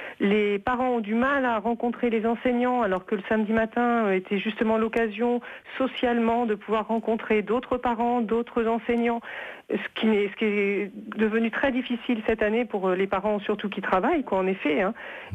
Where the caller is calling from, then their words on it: Angers, Pays de la Loire, France; Je suis près de Angers, oui.